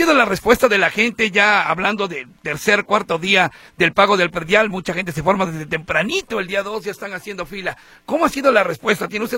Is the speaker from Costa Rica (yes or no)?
no; Tonalá, Jalisco, Mexico; Soy de Tonalá.